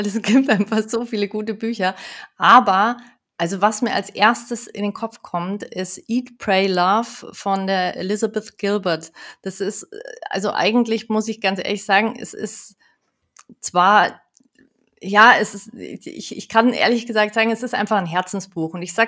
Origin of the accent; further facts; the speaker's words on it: Munich, Bavaria, Germany; Ich bin eben in München geboren und aufgewachsen und mit der Familie dann in den Bayerischen Wald gezogen.